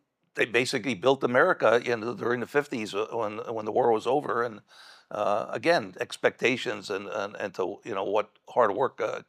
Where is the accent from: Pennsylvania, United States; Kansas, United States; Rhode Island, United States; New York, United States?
Pennsylvania, United States; Shenandoah; Shenandoah, Pennsylvania, up in the coal regions.